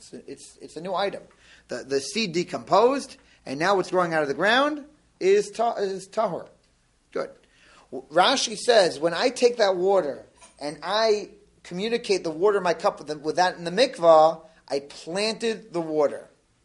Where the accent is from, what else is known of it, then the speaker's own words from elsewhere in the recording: United States; I have to tell you, I'm so American.